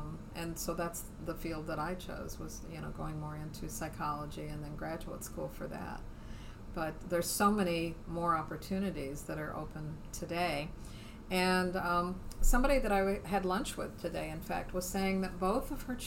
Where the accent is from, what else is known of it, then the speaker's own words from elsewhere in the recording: Indiana, United States; also born or lived in Mississippi / Arkansas; I mean, I grew up in Indiana. I moved south. I lived in Mississippi and Arkansas as a teenager, and then moved back north again.